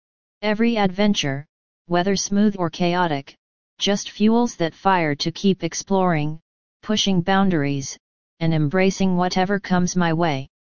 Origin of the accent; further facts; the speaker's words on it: Maine, United States; also born or lived in Massachusetts; I did a lot of growing up in Maine, found peace in nature, realized I could actually be athletic on the water and slopes, and Maine became more of a home to me than Massachusetts ever was.